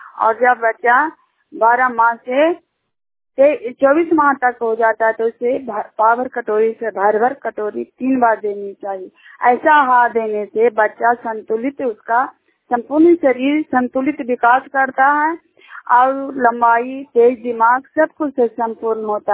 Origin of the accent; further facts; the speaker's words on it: Juniyar, Bihar, India; Junior गांव के रहने वाली हूँ, हिलसा प्रखंड नालंदा जिला का निवासी हूँ।